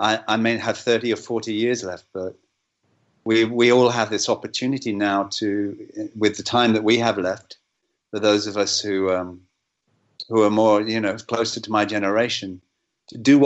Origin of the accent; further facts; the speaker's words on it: England, United Kingdom; And I remember discovering, you know, as an Englishman, that we hadn't been taught it at school.